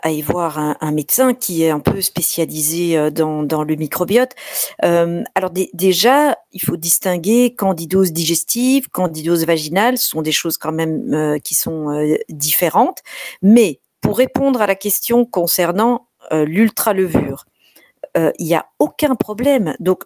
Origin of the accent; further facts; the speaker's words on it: Belgium; Ensuite, comme tout le monde l'entend et le sait, je suis belge.